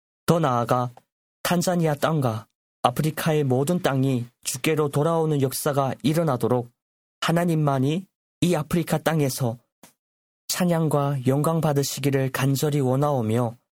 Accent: North Korea; 저도 어린 시절 북조선에 살면서 좀 어려운 과정들을 쭉 경험했었는데요.

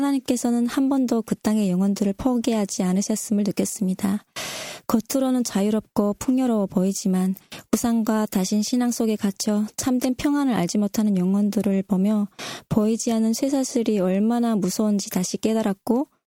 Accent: North Korea; moved away; 내 고향 북조선의 사랑하는 형제자매 여러분

